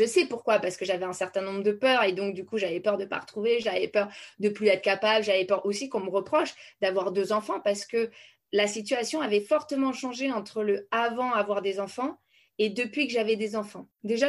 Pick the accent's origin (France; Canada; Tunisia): France; moi, je suis une fille de militaire. Donc, j'ai énormément déménagé partout en France. J'ai fait plus de 16 déménagements dans ma jeunesse.